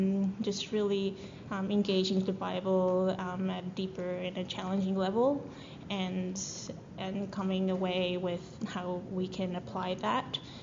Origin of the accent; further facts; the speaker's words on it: Japan; Well, I was born in Japan, and I went to an international school there, and I received great education.